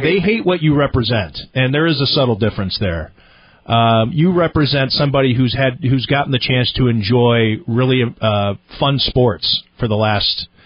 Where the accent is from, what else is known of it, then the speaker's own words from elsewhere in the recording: Cleveland, Ohio, United States; I'm from Cleveland, and I've had no shot.